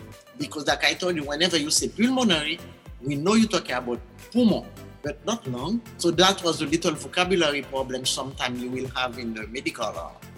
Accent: Haiti; when I was growing up in Haiti at that time, there was no teaching of Creole in school.

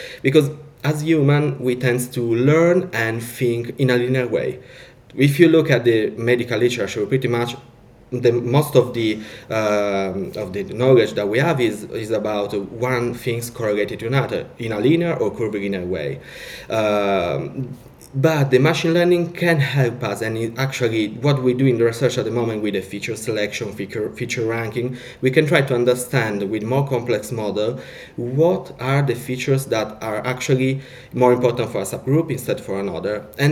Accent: Italy; English is a second language; now in United Kingdom; because I come from Italy, so I tend to have a double life as a doctor

